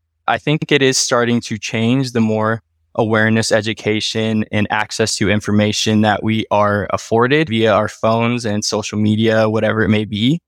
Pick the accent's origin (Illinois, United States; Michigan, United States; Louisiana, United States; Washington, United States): Washington, United States; Wenatchee; born there; Myself, I was born in 1992 in Wenatchee, Washington. So 30 years of Washington history, if you will.